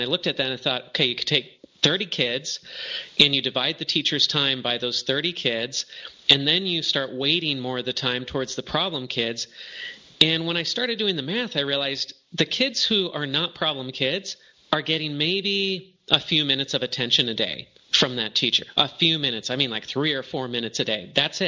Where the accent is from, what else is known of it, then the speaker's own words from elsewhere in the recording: Arcadia, California, United States; And I grew up in Arcadia, California. As I was growing up, we had a lot of kids from Taiwan and China moving into my city